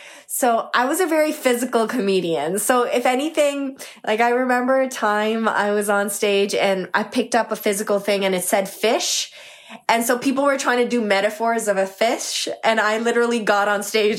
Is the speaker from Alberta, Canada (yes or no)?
no; Scarborough, Ontario, Canada; I grew up in Scarborough, Ontario initially. Definitely a more working class place.